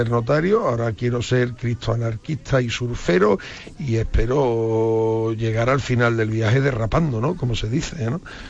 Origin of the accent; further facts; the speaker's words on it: Seville, Andalusia, Spain; moved away; soy sevillano de nacimiento y de corazón